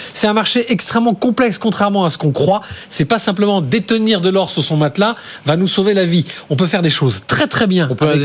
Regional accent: Bordeaux, Nouvelle-Aquitaine, France; Je vais donner un exemple parce que je suis un bon Bordelais.

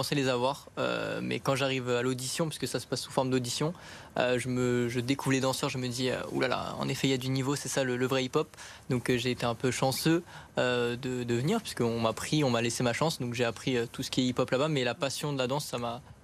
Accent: Paris, Île-de-France, France; Je viens du 12e arrondissement, donc je fais partie aussi des gens. Je viens de Paris même aussi

